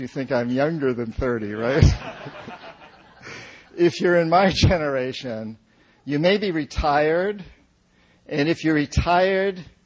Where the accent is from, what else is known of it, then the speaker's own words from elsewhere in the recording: New Hampshire, United States; And I had no idea growing up in New Hampshire